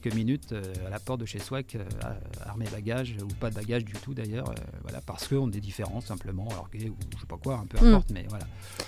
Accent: Poissy, Île-de-France, France; now in Verneuil-sur-Seine, France; je suis né à Poissy, un Poissyacais de pure souche. Voilà, j'étais un petit peu me balader, mais pas très loin. Et puis, depuis quelques années, je suis venu à Verneuil-sur-Seine par le travail

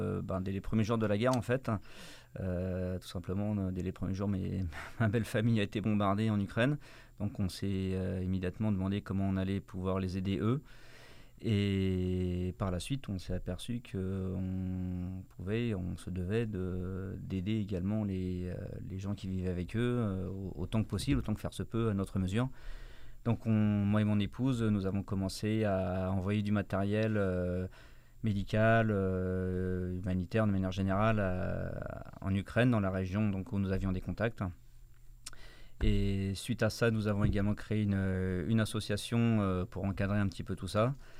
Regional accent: France; Xenia est mon épouse. Donc moi je suis français, mais je suis du coup également concerné par ce qu'il se passe en Ukraine.

